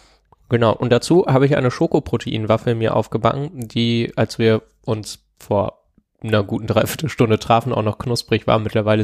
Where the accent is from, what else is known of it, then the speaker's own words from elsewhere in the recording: Lower Saxony, Germany; Ich komme ja aus Niedersachsen